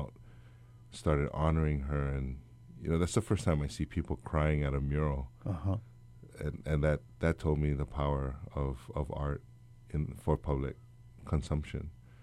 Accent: United States; Growing up in the Western system, you know, you don't get a sense of identity. You know, you're an American

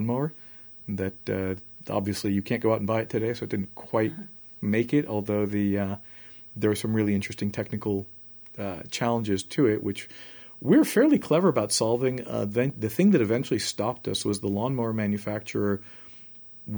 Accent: Brazil; also born or lived in Tunisia / Turkey; That's where we spent, where I spent sort of the most part. So I went to high school in Brazil.

